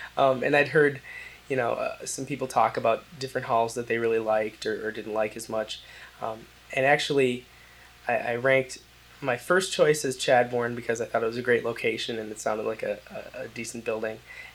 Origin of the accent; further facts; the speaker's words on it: Fitchburg, Wisconsin, United States; I grew up in Fitchburg, Wisconsin, so right outside of Madison, and went to high school in Verona. I grew up on a farm in Fitchburg, my parents' farm just south of here